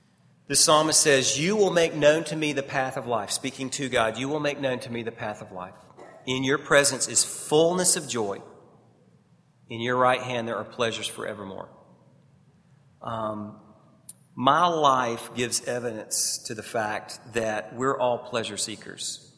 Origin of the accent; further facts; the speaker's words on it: Chattanooga, Tennessee, United States; Early on, I was raised here in Chattanooga, born and raised in Chattanooga.